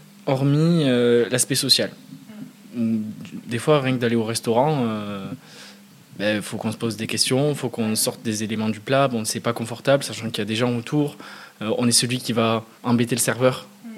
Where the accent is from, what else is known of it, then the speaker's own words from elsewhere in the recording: Occitanie, France; Donc, je viens du Gers, le pays du canard, du confit, du foie gras.